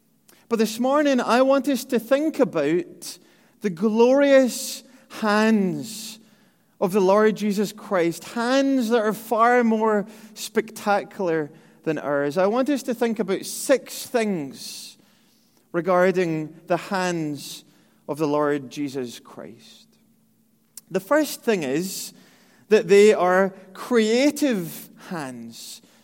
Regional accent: Scotland, United Kingdom; I was brought up in Scotland in the public education system, which isn't very good, as you could probably tell from my grammar.

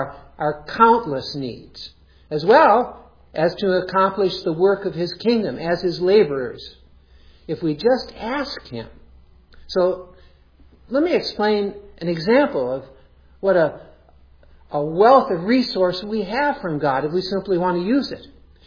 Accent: Michigan, United States; as somebody born and raised in Michigan, I can tell you that really Lake Tahoe is basically a pond compared to Lake Superior

